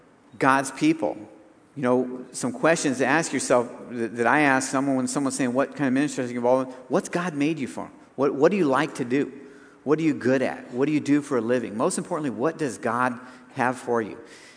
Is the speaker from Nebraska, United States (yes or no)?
yes; Nebraska, United States; I grew up in Nebraska, and it was snowing.